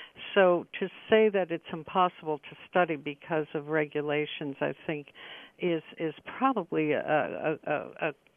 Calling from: Belmont, Massachusetts, United States; I'm joining you from Belmont, Massachusetts, the home of McLean Hospital.

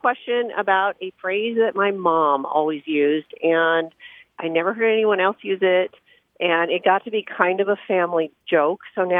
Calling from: Cardiff-by-the-Sea, California, United States; I'm calling from Cardiff by the Sea, California.

